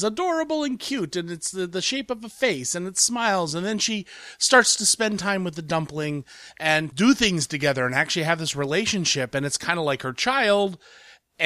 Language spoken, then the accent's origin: English; Ohio, United States; That's LeBron James, and that's just because I'm from Ohio.